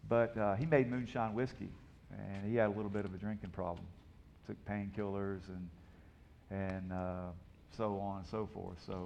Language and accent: English; Huntsville, Alabama, United States; You know, I was raised here in Huntsville, Alabama, and I had a great family.